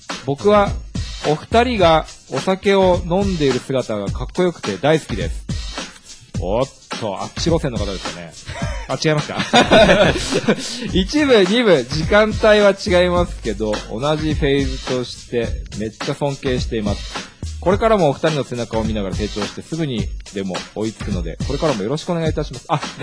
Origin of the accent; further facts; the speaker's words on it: Saitama, Japan; born there; 僕も、全然埼玉生まれで、